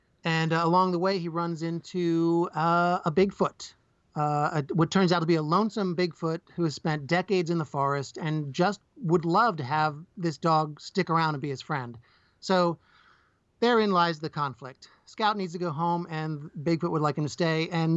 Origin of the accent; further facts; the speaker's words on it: New Jersey, United States; No, I grew up in New Jersey, and I barely ever left my street. But, I'm out here in Pennsylvania.